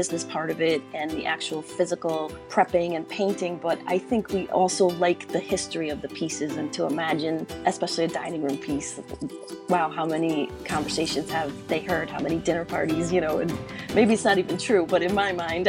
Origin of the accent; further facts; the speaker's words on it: Stratford, Connecticut, United States; I'm also born and raised in Stratford, Connecticut, though. It's in the southwestern part of the state, maybe about an hour north of New York City